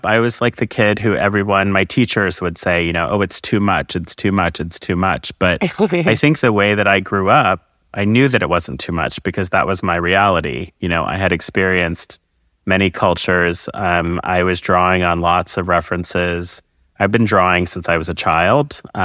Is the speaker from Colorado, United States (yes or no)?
yes; Colorado Springs, Colorado, United States; born there; also born or lived in North Carolina / Texas / Maryland / Germany; I've lived in North Carolina. I lived in Texas. I was born in Colorado Springs. We lived in Maryland. And then abroad, I lived in Germany and I lived in Korea.